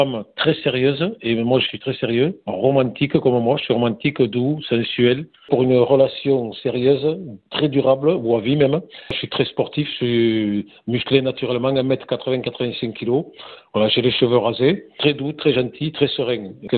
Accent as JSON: {"language": "French", "region": "Occitanie", "country": "France", "said": "je suis de l'Ariège, Midi-Pyrénées."}